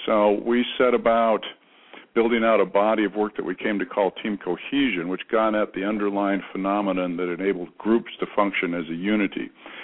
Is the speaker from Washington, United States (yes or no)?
yes; Washington, United States; Well, I grew up in Eastern Washington.